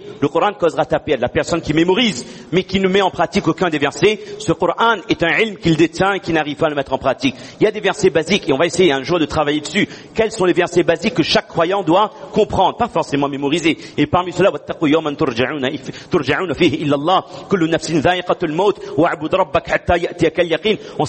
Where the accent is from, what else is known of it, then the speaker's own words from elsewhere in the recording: Réunion, France; en tant que réunionnais, en tant que héritiers de ce que nos parents nous ont donné, nous ont légué